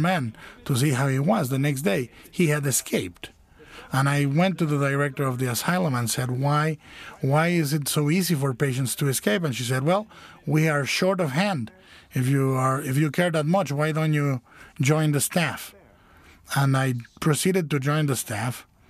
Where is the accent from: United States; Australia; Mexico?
Mexico; Guadalajara, Jalisco; when I was working as a voluntary in an insane asylum in my hometown in Guadalajara.